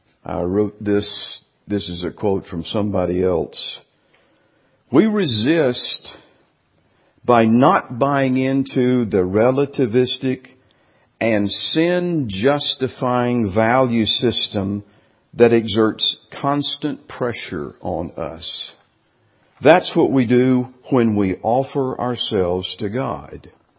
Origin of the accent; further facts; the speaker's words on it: Birmingham, Alabama, United States; I grew up in Birmingham, Alabama.